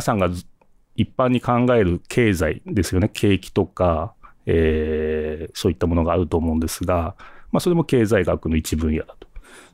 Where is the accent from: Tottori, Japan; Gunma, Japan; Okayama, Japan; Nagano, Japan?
Gunma, Japan; moved away as an adult; 出身は群馬県なので、はい、高崎も時々来て街中を歩っていたこともあったと思います。